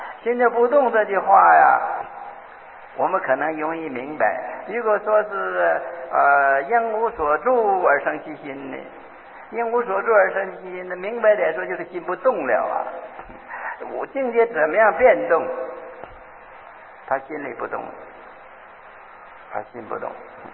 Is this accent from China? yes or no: yes; China